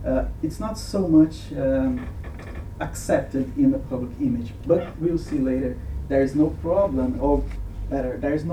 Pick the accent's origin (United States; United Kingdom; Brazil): Brazil; English is a second language; Yeah, that's good because my aim here is trying to say a little bit about how we in Brazil tries to related